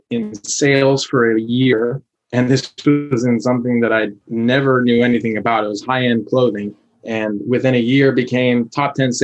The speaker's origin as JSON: {"language": "English", "town": "Los Angeles", "region": "California", "country": "United States", "said": "Oh, I'm from LA originally."}